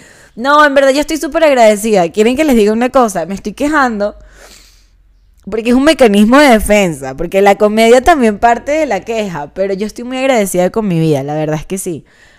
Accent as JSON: {"language": "Spanish", "country": "Venezuela", "accent": "Venezuelan", "lives_now": "Mexico", "said": "obviamente no hablo con acento mexicano, tengo mi acento venezolano. Pero claro que tengo tonadas y tengo palabras mexicanas porque vivo aquí hace 3 años"}